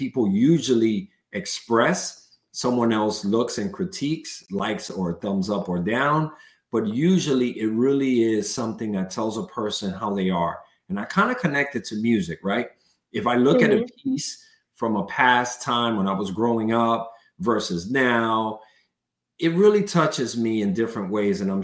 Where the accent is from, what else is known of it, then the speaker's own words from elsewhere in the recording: New York, United States; You know, growing up in an urban setting in New York, and you and I, we're both from New York